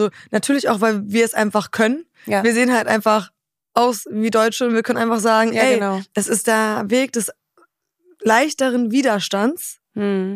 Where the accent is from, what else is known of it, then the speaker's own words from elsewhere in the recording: Germany; born there; Ich bin in Deutschland geboren, aber nur g